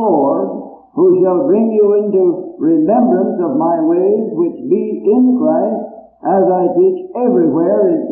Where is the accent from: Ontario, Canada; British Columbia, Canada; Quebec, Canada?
Quebec, Canada; now in United States; Of course, I was born in Quebec myself and went to school there.